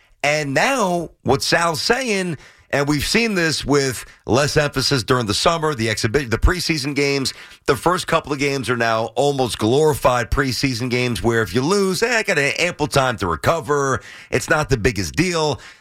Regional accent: Brooklyn, New York, United States; I remember running home from church, Mass in where I grew up in Brooklyn. My parents are still there.

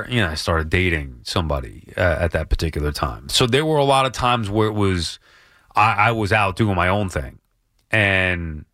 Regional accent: Long Island, New York, United States; I didn't know him from growing up on Long Island.

